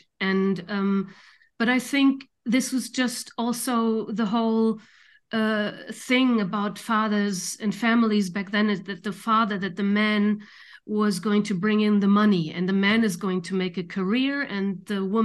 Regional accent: Düsseldorf, North Rhine-Westphalia, Germany; born there; English is a second language; I was born in Dusseldorf, which is North Rhine-Westphalia, how you call it, and my father is also from there

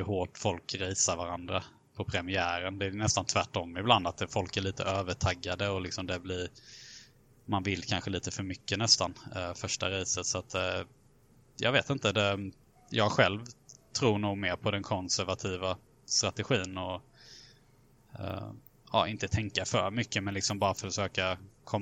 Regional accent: Småland, Sweden; Vi är ju båda från Småland och jag kommer inte ens ihåg hur vi lärde känna varandra.

